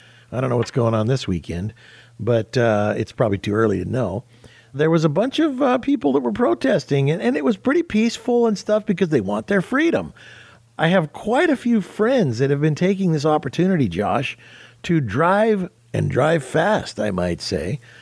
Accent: Ventura, California, United States; I grew up in Ventura, California, and I used to drive to L.A. to the Peterson Automotive Museum

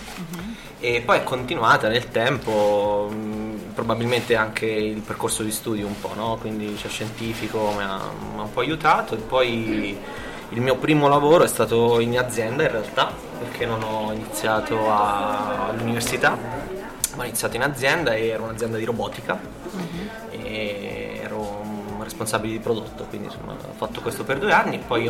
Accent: Macerata, Marche, Italy; born there; Sono nata a Macerata e attualmente lavoro all'Università Politecnica delle Marche.

